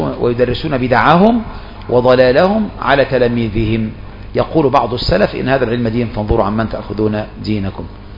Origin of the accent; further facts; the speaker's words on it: Saudi Arabia; هيئة كبار العلماء عندنا في السعودية